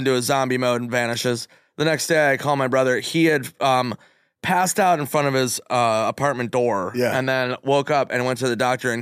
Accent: Minnesota, United States; So I'm from Minnesota, bless its heart.

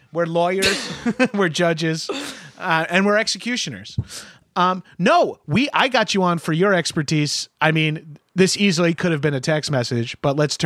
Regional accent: New York, United States; I'm Italian and I'm from New York, so I have a hard time.

